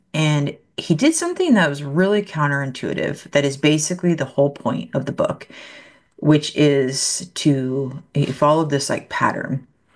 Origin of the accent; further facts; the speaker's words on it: Nebraska, United States; I grew up in Nebraska, so it was like not like very landlocked.